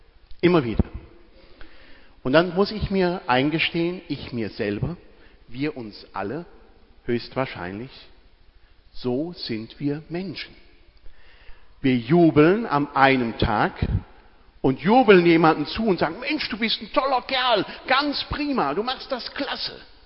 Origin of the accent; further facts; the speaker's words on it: Germany; Wir können gar nicht so jubeln wie die. Da sind wir Deutsche viel zu lahm.